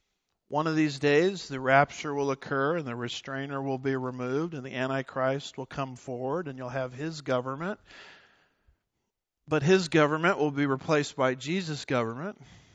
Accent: California, United States; Now, as a California guy coming to Texas, I was raised in California, but I got to the promised land as fast as I could.

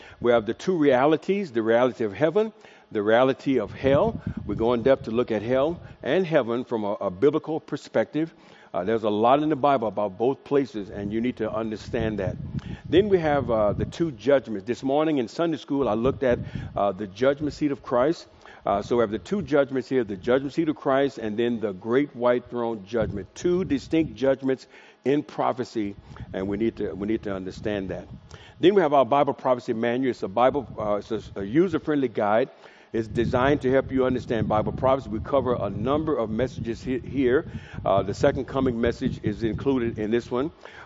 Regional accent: San Diego, California, United States; You know, I'm from San Diego. And we don't have this kind of heat.

